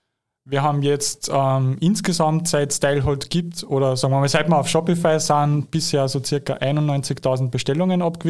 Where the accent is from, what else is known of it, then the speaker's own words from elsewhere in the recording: Kaufing, Upper Austria, Austria; mein Heimatort, 600 Personen Einwohner.